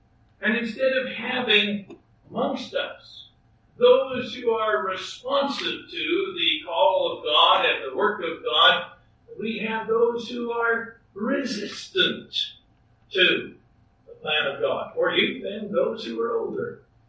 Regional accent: Canada; I'm from Canada. You're from Texas or from America. And your youth may not be as our youth.

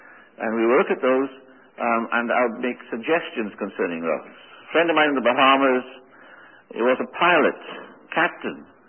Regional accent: Wales, United Kingdom; So I come from Wales, and I spent most of my life, I suppose, in education until I retired early

